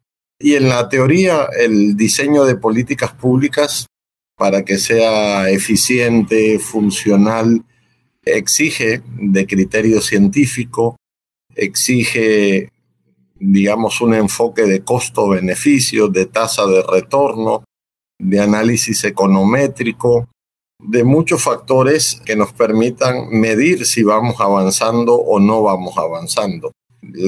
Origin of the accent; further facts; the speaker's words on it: Uruguay; born there; moved away as an adult; also born or lived in Venezuela; Bueno, yo nací en Uruguay. Soy uruguayo de nacimiento. Luego viajé a Venezuela a estudiar, allá por el año 83. Ahí me formé en filosofía